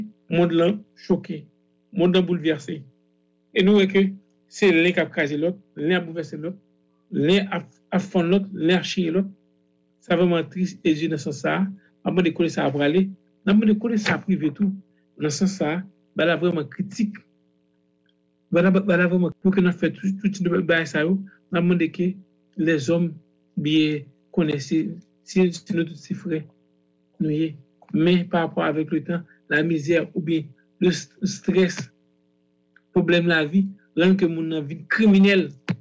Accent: Haiti; on parle d'actualité en tant que nation, en tant que peuple, en tant qu'haïtien

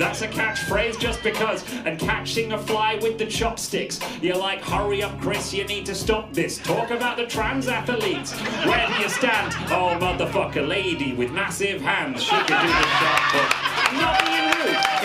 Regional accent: United Kingdom; look, I'm from Britain.

